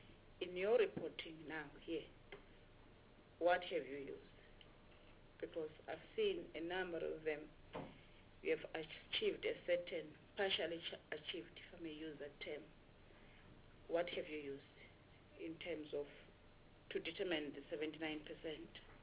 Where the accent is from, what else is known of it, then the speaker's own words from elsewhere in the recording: Mpumalanga, South Africa; I still maintain that I'm from Mpumalanga province, a province which have a history of not having a university.